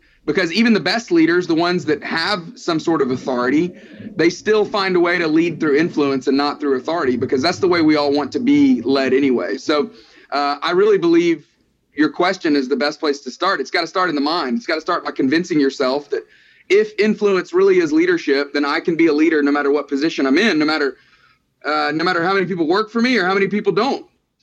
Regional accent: Tuscaloosa, Alabama, United States; I grew up in Tuscaloosa, Alabama, which this time of year, a lot of talk about football in that little town.

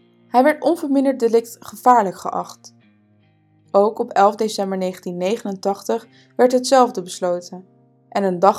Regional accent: Amsterdam, North Holland, Netherlands; Ik ben zelf opgegroeid in Amsterdam-Noord, op 10 minuten loopafstand van het sportpark Elsenhagen.

